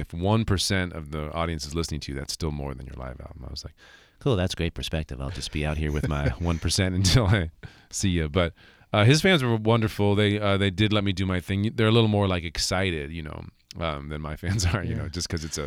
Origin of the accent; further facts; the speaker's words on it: California, United States; This song is a song about my home state of California.